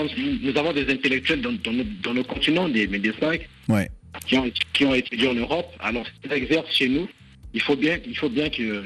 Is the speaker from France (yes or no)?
no; Brazzaville, Republic of the Congo; Non, je suis congolais de Brazzaville.